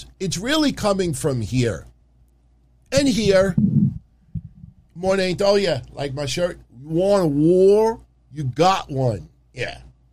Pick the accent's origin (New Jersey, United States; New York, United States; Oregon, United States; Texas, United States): New York, United States; New York City; maybe because I'm a New Yorker, I'm a homeboy, maybe because they're only about 10 minutes from my house